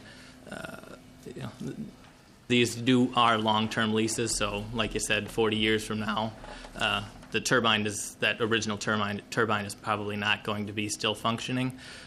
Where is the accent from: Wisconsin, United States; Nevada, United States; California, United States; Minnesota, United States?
Minnesota, United States; now in Le Sueur, United States; I grew up in Mr. Magnus' district down there in southwestern Minnesota. I currently live in Le Sueur with my wife and kids. I am a community wind developer from Le Sueur.